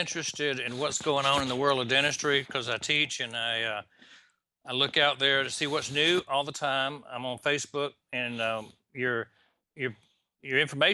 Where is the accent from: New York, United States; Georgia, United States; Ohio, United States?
Georgia, United States; Atlanta; also born or lived in Mississippi / Alabama / Tennessee; I'm a Atlanta native. I grew up in Atlanta, moved around the South.